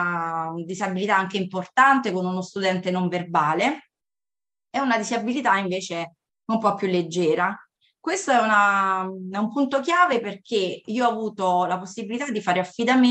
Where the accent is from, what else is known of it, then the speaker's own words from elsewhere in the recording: Cassino, Lazio, Italy; now in Latina, Italy; parlando da Latina, dove vivo con mio marito e dove insegno, ma vengo da Cassino, dalla provincia di Frosinone, quindi bassa Ciociaria.